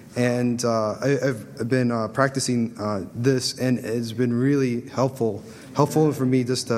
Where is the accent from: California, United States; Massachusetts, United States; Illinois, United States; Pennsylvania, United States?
Illinois, United States; Champaign; I'm from Champaign, and just like the rest of them.